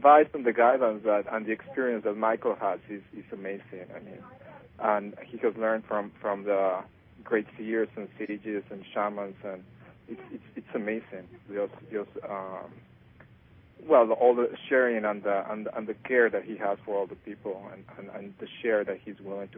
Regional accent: Mexico City, Mexico; Oh, Mexico City.

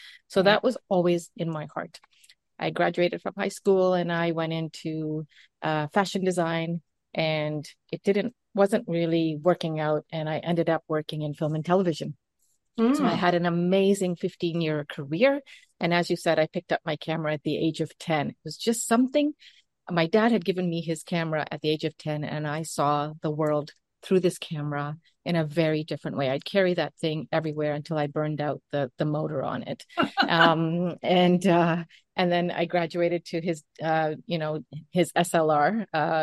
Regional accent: Canada; also born or lived in Uganda; were thrown out with over 50,000 other Indian Asians who were born in Uganda within 90 days' notice. I was three, and that really shaped what my life was like. We grew up in Canada with very little.

